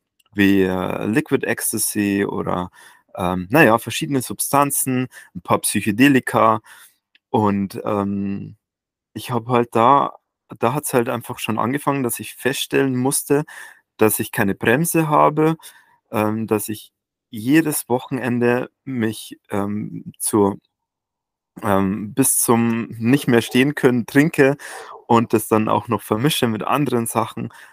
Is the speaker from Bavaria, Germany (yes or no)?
yes; Bavaria, Germany; ich bin in Bayern aufgewachsen, wie man vielleicht hören kann. Ganz leicht, ne?